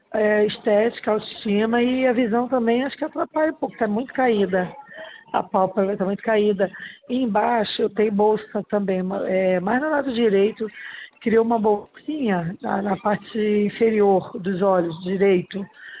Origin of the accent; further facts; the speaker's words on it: Nova Iguaçu, Rio de Janeiro, Brazil; Sim, amor. Sou daqui de Nova Iguaçu mesmo.